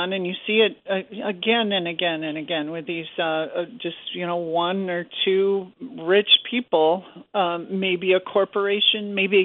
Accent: Montana, United States; in 2012, Montana, my home state, had a case that was going to the United States Supreme Court

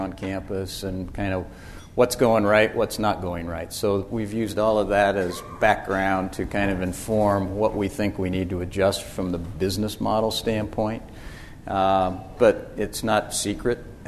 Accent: Meridian, Idaho, United States; I grew up in Meridian, Idaho. Never been on a plane before I went to the College of Idaho.

